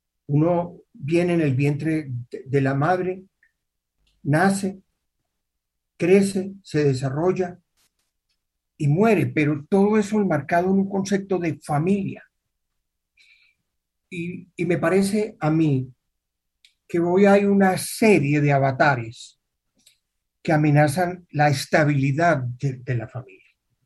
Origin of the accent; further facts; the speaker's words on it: Colombia; ¿De dónde eres tú? Me la hizo en francés. Le dije yo, de Colombia, Sudamérica.